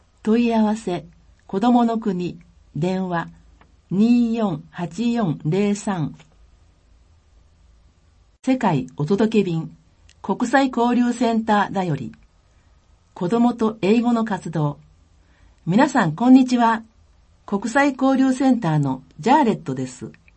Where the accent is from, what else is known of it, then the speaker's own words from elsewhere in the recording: New Zealand; Japanese is a second language; now in Japan; 私の母国ニュージーランドでは、子どもたちは幼い頃から先住民族の言葉である